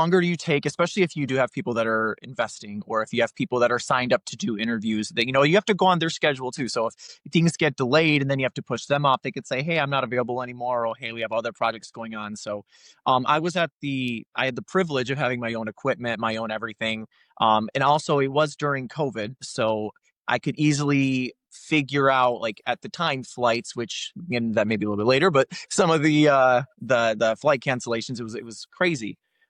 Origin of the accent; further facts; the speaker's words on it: Flint, Michigan, United States; now in California, United States; So I'm originally from Flint, Michigan. Grew up a dog sledder, which is what initially inspired the film. Now living in California